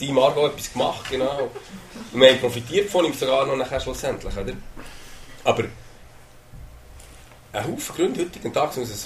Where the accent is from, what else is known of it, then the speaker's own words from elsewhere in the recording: Switzerland; haben durch das als Schweizer grundsätzlich wirklich ein gutes Leben.